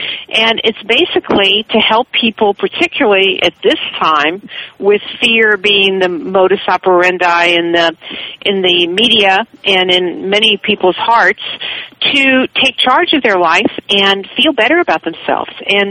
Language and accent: English; Missouri, United States; also born or lived in Chicago; I grew up in Missouri and in Chicago, and then I went to Texas to school.